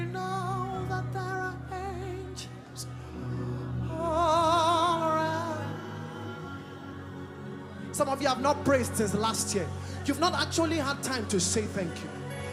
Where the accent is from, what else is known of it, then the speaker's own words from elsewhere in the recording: South West, Nigeria; I come from the West African part of western part of Nigeria, the Yoruba speaking people.